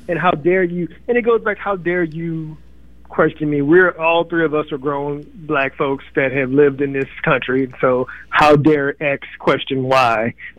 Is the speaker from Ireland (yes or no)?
no; the South, United States; I am a Southerner.